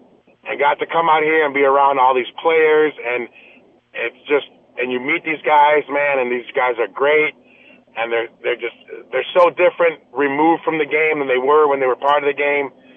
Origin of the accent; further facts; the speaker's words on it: Chicago, Illinois, United States; now in Gilbert, United States; I'm rolling in Gilbert, Arizona. I'm from Chicago.